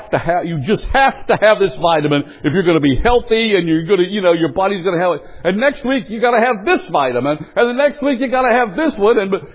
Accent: West Virginia, United States; There used to be a weather person on one of the three channels we got back when I grew up in West Virginia. Channel 3 in Huntington.

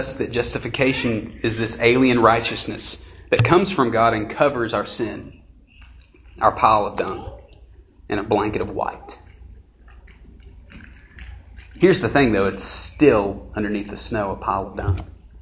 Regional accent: United States; And like I said, I was born in Elizabethan, and I was raised there.

